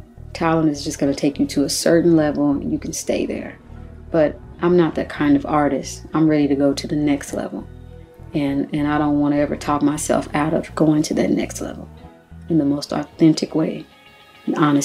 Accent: United States; I love being American. I love being, you know, born here and having roots here.

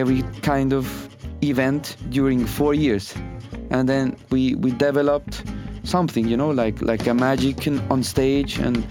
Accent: Bogotá, Bogotá Capital District, Colombia; I'm from Bogotá, Colombia.

